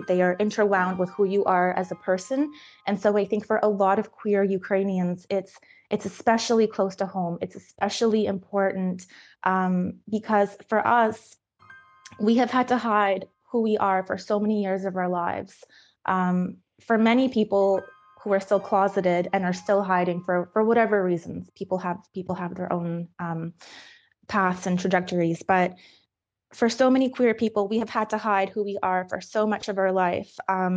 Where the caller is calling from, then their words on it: Canada; I'm speaking from Canada